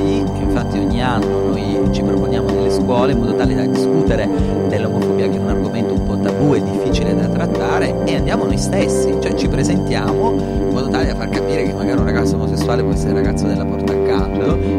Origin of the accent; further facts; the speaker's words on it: Apulia, Italy; now in Trento, Italy; Ho 27 anni e vivo a Trento ormai da tanto tempo. Sono un trentino doc, sono un pugliese trapiantato a Trento.